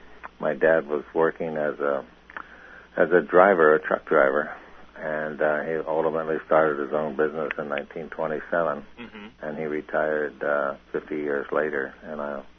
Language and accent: English; Doylestown, Pennsylvania, United States; I grew up in Doylestown pretty much, or just outside of Doylestown. It had about 12,000 people at the time, and it's the county seat of Bucks County, which is a pretty famous county in Pennsylvania.